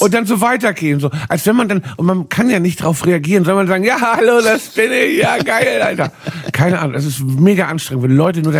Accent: Hamburg, Germany; Weißt du, wo ich herkomme, in Hamburg.

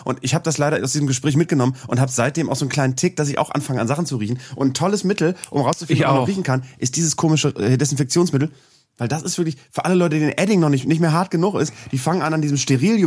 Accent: Bremen, Germany; aus Bremen, meiner Heimatstadt

